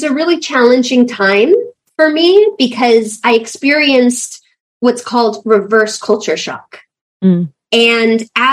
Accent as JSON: {"language": "English", "country": "Thailand", "said": "everyone's asking, like, where are you from? What's your story? And I always said Thailand, and people would just look at me like I was an alien."}